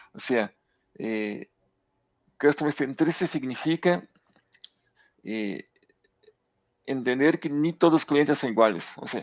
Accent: Brazil; Spanish is a second language; moved away as an adult; now in Uruguay; Hablo un buen portuñol porque, más allá que soy de Brasil, soy de una región que está muy cercana acá a Uruguay. Así que acostumbrado a escuchar el portuñol que se habla en la frontera y aprendí un poco.

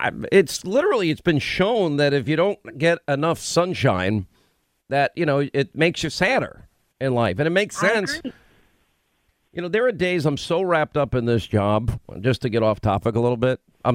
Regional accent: New York, United States; I grew up in New York. Here's what Long Island, New York is like.

